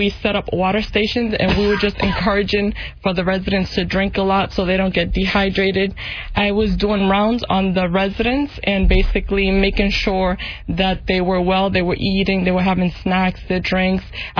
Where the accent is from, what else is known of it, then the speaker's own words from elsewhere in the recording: Boston, Massachusetts, United States; And when I heard about the storm, I'm originally from Boston, and my family members were like freaking out